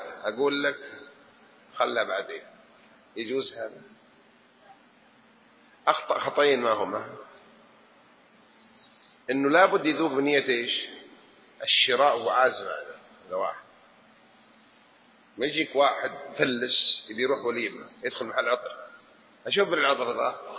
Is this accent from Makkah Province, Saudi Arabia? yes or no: yes; Jeddah, Makkah Province, Saudi Arabia; يسمونها بالحجازية عندنا، أنا من أولاد جدة هنا يعني أعرف أشياء الحجازيين كيف يتكلمون